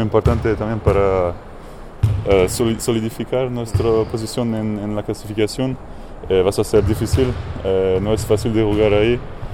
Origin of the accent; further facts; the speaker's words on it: Nice, Provence-Alpes-Côte d'Azur, France; Spanish is a second language; Camille es de mi pueblo, es de Niza.